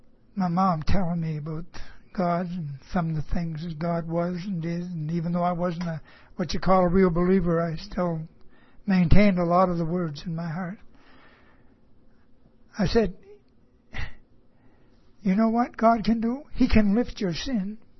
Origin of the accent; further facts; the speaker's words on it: Pictou, Nova Scotia, Canada; now in Ontario, Canada; my hometown, Pictou, Nova Scotia, Canada. Pictou, Nova Scotia, Canada. I don't live there anymore. I live in Ontario